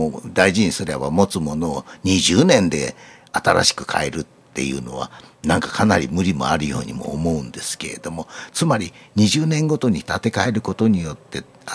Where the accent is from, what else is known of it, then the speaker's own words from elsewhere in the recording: Tokyo, Japan; now in Kyoto, Japan; 私も生まれ育ちもずっと東京でございますもんですから